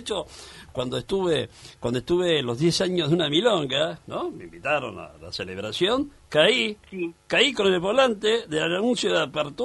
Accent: Argentina; como periodista, como argentino y como amante del tango

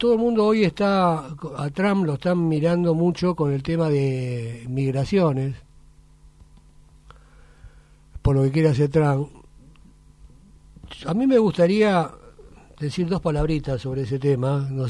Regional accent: Argentina; tengo mis dudas, no por el americano, yo como argentino, cómo nos puede afectar.

